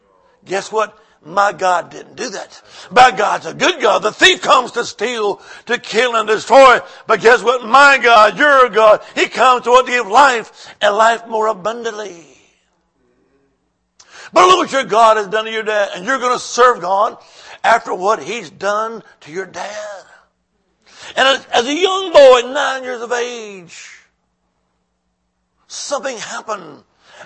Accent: Alabama, United States; Plus I was raised in Alabama and I say, hey, y'all watch this.

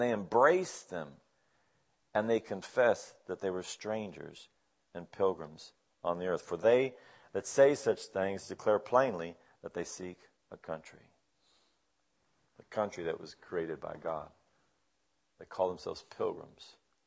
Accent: Texas, United States; I'm a Texan at heart. I was raised there.

